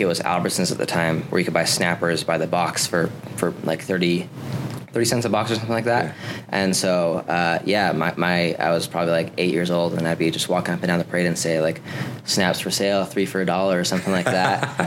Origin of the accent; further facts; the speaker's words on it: Utah, United States; also born or lived in Detroit; So, I've pretty much been in Utah my whole life. I was born in Detroit, but I've lived here since I was like 3 years old or something like that.